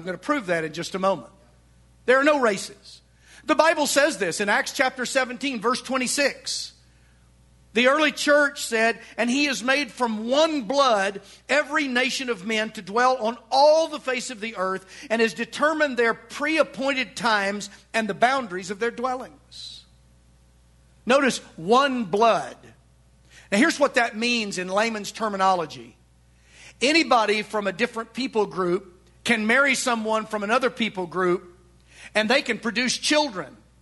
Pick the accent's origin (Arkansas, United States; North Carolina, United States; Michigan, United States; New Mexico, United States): Arkansas, United States; I didn't believe that growing up in Western Arkansas.